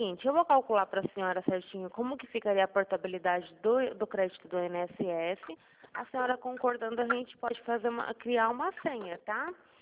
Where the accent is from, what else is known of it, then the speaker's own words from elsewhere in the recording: Araçatuba, São Paulo, Brazil; Eu sou de Araçatuba.